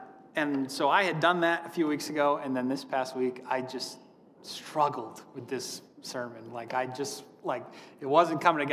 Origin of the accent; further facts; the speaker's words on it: Steep Falls, Maine, United States; I grew up in Southern Maine. I grew up in a very small village called Steep Falls. It's like a few hundred people, I think, maybe a few thousand.